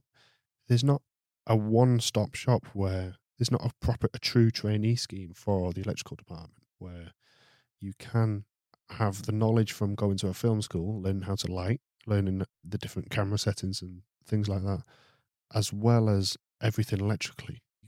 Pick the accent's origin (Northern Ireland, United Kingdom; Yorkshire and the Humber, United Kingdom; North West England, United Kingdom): North West England, United Kingdom; Manchester; I'm from Manchester, I'm from the North.